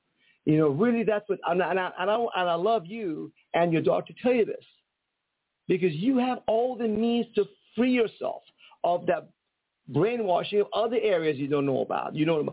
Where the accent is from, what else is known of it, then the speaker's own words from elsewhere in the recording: Iran; now in United States; I'm from Iran. At age 16, she's married. And then my mom married at age 17, engaged at 16. And my grandma's at age 14 in Iran, back in the old days.